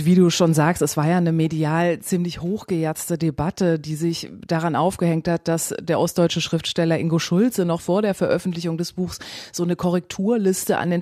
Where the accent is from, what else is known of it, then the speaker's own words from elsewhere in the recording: West Germany, Germany; Ich selber kann das nicht beurteilen. Ich bin im Westen aufgewachsen.